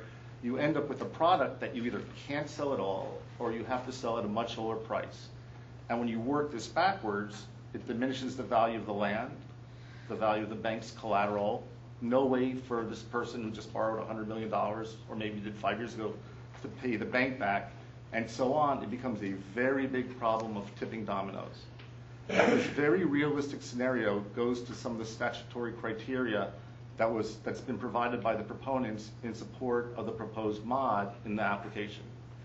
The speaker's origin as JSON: {"language": "English", "region": "Florida", "country": "United States", "said": "Now, as I said, I'm from South Florida, which is really the home of coastal sea rise"}